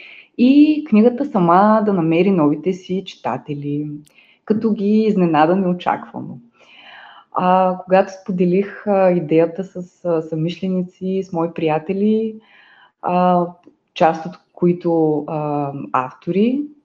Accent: Burgas, Burgas Province, Bulgaria; От Бургас, журналист съм по образование.

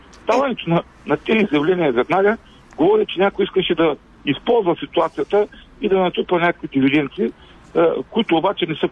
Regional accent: Ruse, Ruse Province, Bulgaria; съм от Русе.

